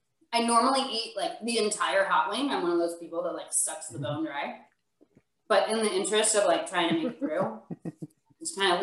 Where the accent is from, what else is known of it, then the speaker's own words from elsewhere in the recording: Phoenix, Arizona, United States; So in 2014, my husband and I got married. I'm originally from Phoenix.